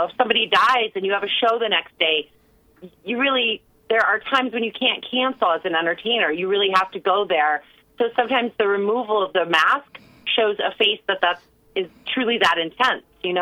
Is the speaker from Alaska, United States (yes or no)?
no; California, United States; I grew up in California. I was a child on a really big farm, so I lived in a very isolated rural environment, and I didn't have any neighbors or siblings